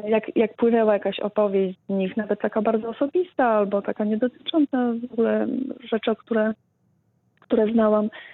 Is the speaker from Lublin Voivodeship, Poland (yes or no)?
yes; Hrubieszów, Lublin Voivodeship, Poland; Tak, z urodzenia i z rodziców.